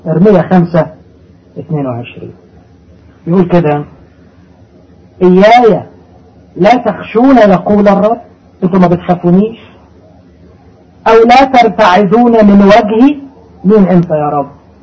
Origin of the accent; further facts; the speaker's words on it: Egypt; كتب في جريدة عندنا في مصر